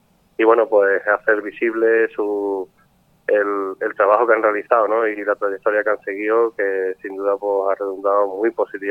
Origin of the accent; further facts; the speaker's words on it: Fuentes de León, Extremadura, Spain; que se quedó aquí en mi pueblo, en Fuentes de León.